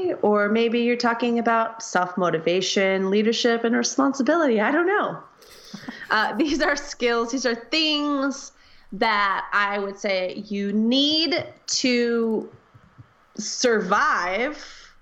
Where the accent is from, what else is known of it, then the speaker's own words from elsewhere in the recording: United States; and I come from the United States.